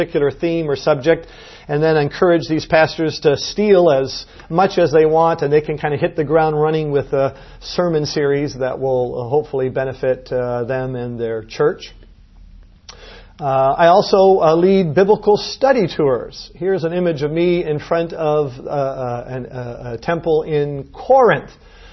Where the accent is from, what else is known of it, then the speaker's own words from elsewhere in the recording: Canada; born there; after all, I was born in Canada and I hardly speak any Dutch.